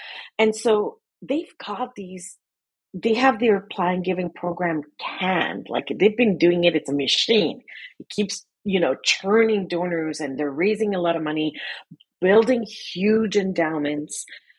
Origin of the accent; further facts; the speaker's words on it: Canada; and I'm going to include Canada, being Canadian